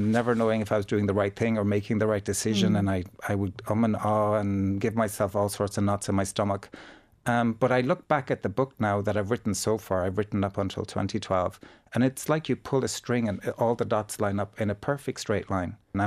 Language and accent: English; Ballyheigue, County Kerry, Ireland; as that little boy growing up in Ballyhaig, thinking I was the only gay man in the world, first of all.